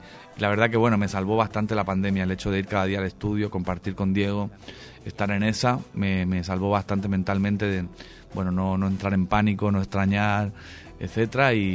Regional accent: southern Spain, Spain; Yo soy del sur de España, entonces creo que los que somos del sur pues tenemos mucho más que ver con la manera de estar en el mundo de la gente de acá, de Latinoamérica.

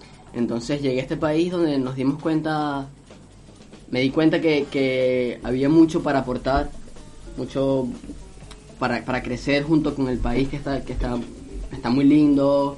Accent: Venezuela; moved away as an adult; now in Uruguay; hace aproximadamente 2 años y medio yo salí de Venezuela en un viaje con un grupo de amigos, tipo mochileros, un viaje. Y terminé acá en Uruguay

